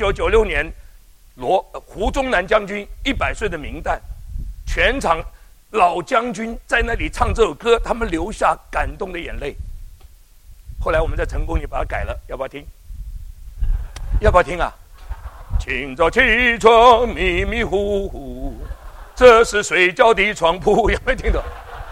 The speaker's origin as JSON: {"language": "Chinese", "country": "China", "lives_now": "Taiwan", "said": "这里我从大陆来的，两岸呢，海峡两岸手心手背都是肉的。"}